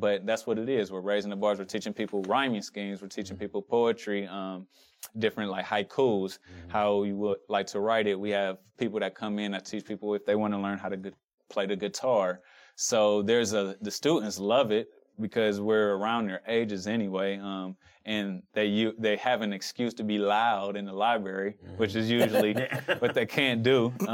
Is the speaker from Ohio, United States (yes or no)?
yes; Cleveland, Ohio, United States; born there; I was born in Cleveland. Then I came here to UC.